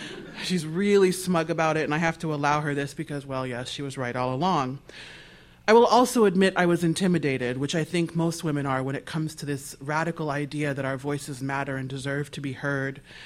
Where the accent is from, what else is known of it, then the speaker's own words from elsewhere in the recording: Nebraska, United States; I'm a kid from Nebraska.